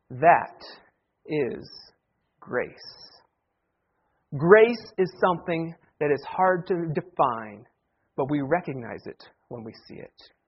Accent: Sterling, Ohio, United States; So it's been an exciting couple of weeks in my hometown of Sterling, Ohio. A lot of exciting things happening in this small rural town.

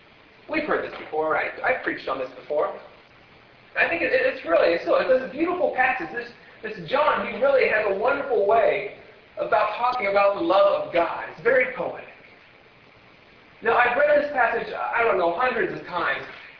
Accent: Ohio, United States; I grew up in Ohio with two other brothers.

